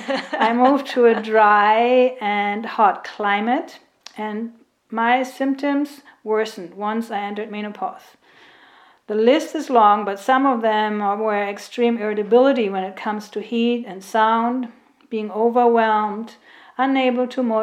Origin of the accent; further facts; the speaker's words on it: Northern Germany, Germany; We are both from Germany. She's from the south, I'm from the north